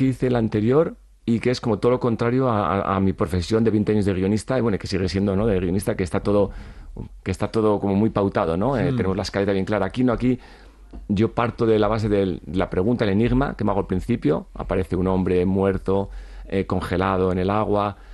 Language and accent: Spanish; Bilbao, Basque Country, Spain; yo empecé a ir como un bilbaíno más, que subíamos a esquiar